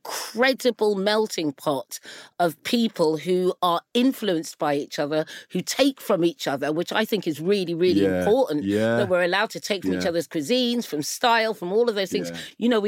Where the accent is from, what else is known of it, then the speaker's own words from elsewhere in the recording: England, United Kingdom; They don't make bangers and mash in the Caribbean, but it doesn't matter because I'm English. I'm also British.